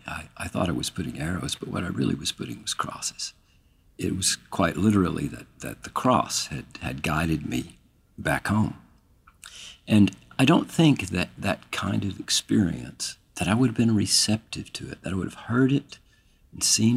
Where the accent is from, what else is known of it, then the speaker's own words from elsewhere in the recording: Austin, Texas, United States; I'm 64 years old, and I'm from Austin, Texas.